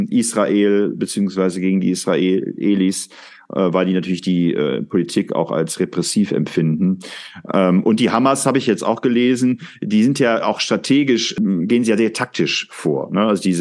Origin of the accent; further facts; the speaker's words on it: Germany; Also natürlich, wir sind Deutsche, also müssen schon ein bisschen aufpassen.